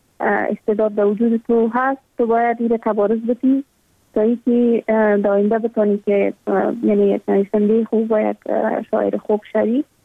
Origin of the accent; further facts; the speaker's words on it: Afghanistan; ما هم مثل میلیون ها دختر دیگه در دامن جنگ بزرگ شدم و در همون سیاترین سالایی که در تمام ولایت افغانستان در روزه های مکتب برای دخترها بسته بود.